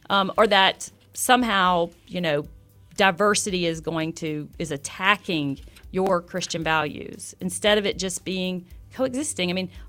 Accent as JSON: {"language": "English", "region": "the South", "country": "United States", "tie": "born or raised there", "said": "You know, I mean, I grew up in the South."}